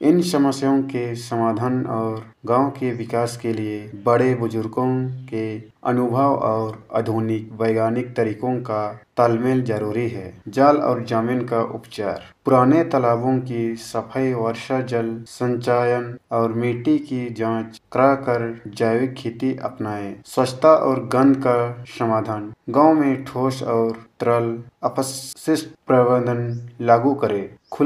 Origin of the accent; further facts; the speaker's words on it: Torpa, Jharkhand, India; मैं तोरपा प्रखंड के पटपुरहा बोबर टोली का निवासी हूँ।